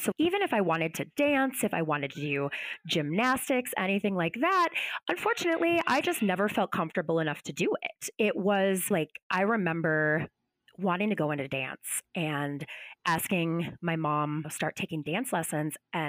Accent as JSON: {"language": "English", "region": "Minnesota", "country": "United States", "said": "It's called the Twin Cities. I'm from Minnesota."}